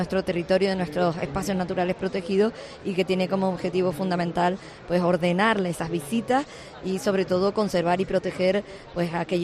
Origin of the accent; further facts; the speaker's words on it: Tenerife, Canary Islands, Spain; Y aquí estamos hablando de defender nuestra tierra, de defender Tenerife